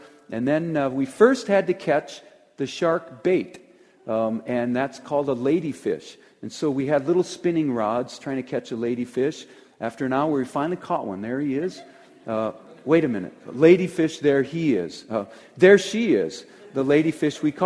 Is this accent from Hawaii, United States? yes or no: no; Michigan, United States; And I'm from Michigan. We don't catch anything but these little things they call like crappie and sunfish